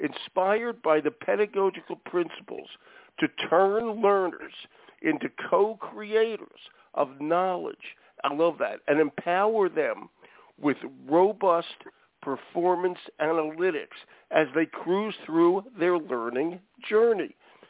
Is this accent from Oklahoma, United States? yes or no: no; Philadelphia, Pennsylvania, United States; I grew up in Philadelphia. All right, so I know Cherry Hill real well. I live in Maine now, but I love Philly.